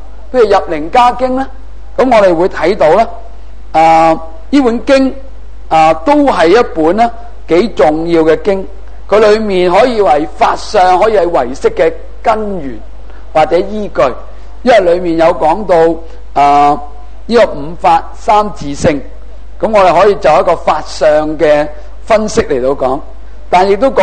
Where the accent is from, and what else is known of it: China